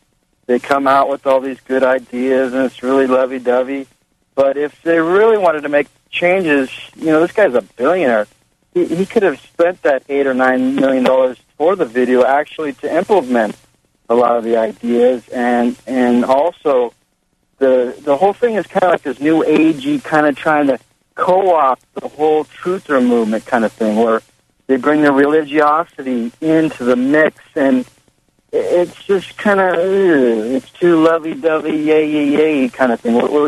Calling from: California, United States; I'm calling from California.

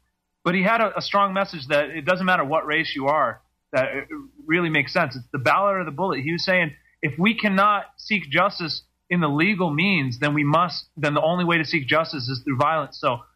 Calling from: United States; I'm calling Australia from America.

